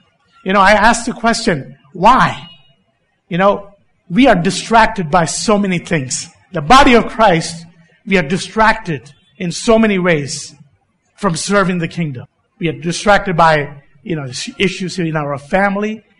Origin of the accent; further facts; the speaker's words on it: India; just so happens that I'm from India.